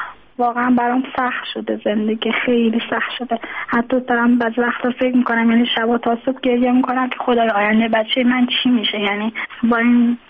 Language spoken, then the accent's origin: Persian; Tehran, Tehran Province, Iran; born there; now in Mashhad, Iran; من من خودم متولد تهرانم، اینجا به دلایل ازدواج کردم اومدم اینجا، حالا موندگار شدم دیگه توان بازگشت نداشتم. اینجا مثلا مذهبیه